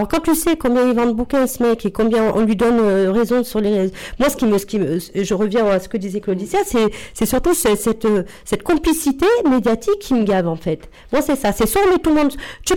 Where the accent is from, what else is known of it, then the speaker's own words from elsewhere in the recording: Provence-Alpes-Côte d'Azur, France; accent: Marseille; Pourtant, j'ai un accent marseillais bien prononcé, mais oui. Mon accent marseillais l'a pas gêné, quoi.